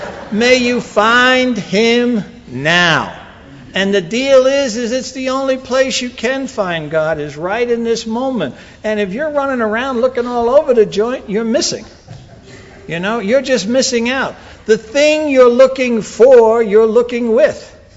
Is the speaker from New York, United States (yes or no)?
yes; Brooklyn, New York, United States; I'm from Brooklyn. We did catch and fillet.